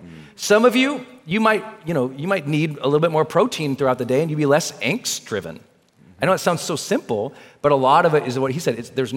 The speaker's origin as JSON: {"language": "English", "region": "Montana", "country": "United States", "said": "I'm from Montana, so there's food everywhere."}